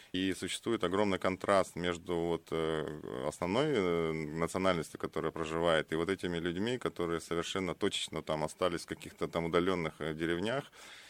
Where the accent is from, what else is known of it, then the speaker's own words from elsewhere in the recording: Sakha Republic, Russia; born there; Да, я родился в Якутии, в самом холодном, так сказать, месте на Земле.